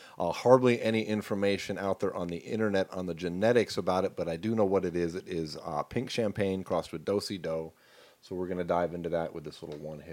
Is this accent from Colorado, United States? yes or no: yes; Colorado, United States; moved away; the heat doesn't bother me. I came from Colorado. It's been like 6 years now.